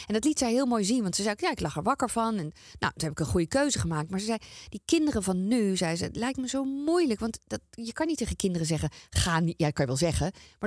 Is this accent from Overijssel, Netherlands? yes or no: no; 's-Hertogenbosch, North Brabant, Netherlands; ik ben wel echt een Bosse. Omdat ik daar opgegroeid ben.